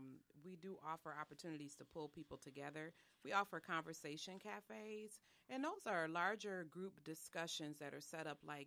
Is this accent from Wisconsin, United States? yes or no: yes; Racine, Wisconsin, United States; the fact that we're both from Racine, products of the school district in Racine, and have our families in Racine.